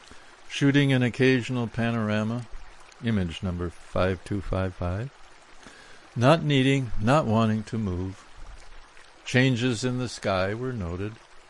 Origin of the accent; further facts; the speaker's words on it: Wisconsin, United States; I grew up in Wisconsin, spent most of my summers in the North Country, and never once realized it wasn't wilderness.